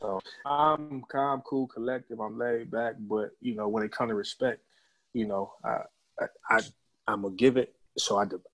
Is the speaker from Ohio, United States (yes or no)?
yes; Glenville, Ohio, United States; I grew up in the Glenville area, but I went to Glenville High School was one of the dominant schools and still is.